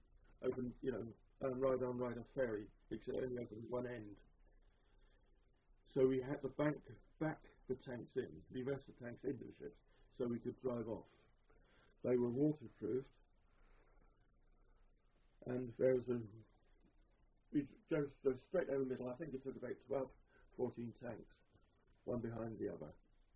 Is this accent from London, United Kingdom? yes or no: no; Eastleigh, South East England, United Kingdom; And once again, that was only, 10 miles from Eastleigh, my hometown.